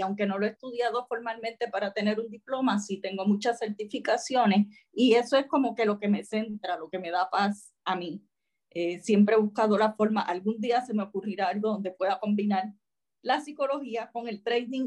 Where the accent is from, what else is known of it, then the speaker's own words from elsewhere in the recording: Puerto Rico; Entonces decidí regresar a Puerto Rico y me quedé aquí y trabajé mucho tiempo